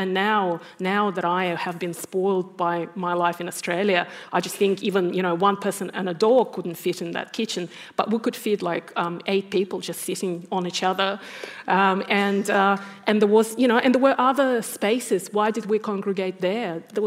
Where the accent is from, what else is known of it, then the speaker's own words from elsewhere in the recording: Kharkiv, Kharkiv Oblast, Ukraine; So I grew up in Ukraine, in the eastern part of Ukraine, in the second largest city, Kharkov. My mom was from Kiev, which is the capital of Ukraine. My parents are cousins.